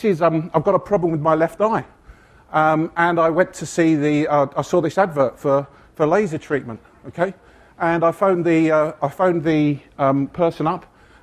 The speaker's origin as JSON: {"language": "English", "region": "England", "country": "United Kingdom", "said": "I am English."}